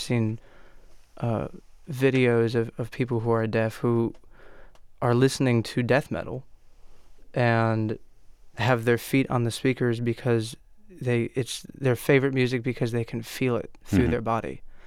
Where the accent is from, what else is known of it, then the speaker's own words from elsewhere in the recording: Miami, Florida, United States; I grew up in Miami.